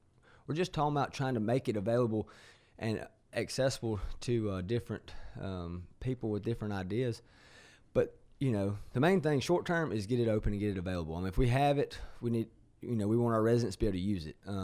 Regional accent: Carroll County, United States; I was born in Carroll County, District 5. I was raised in Carroll County, District 5, and I plan on being buried in Carroll County, District 5.

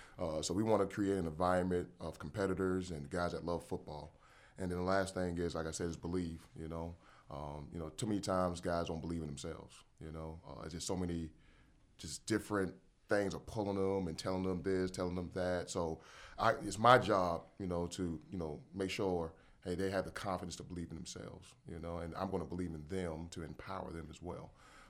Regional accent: South Carolina, United States; And I hate saying that because I'm from South Carolina.

